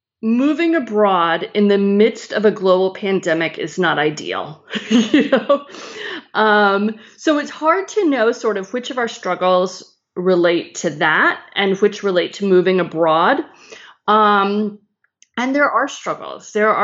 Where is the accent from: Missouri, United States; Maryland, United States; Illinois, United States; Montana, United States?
Illinois, United States; Chicago; mostly because I grew up in Chicago and I was watching this documentary on Hulu about Chicago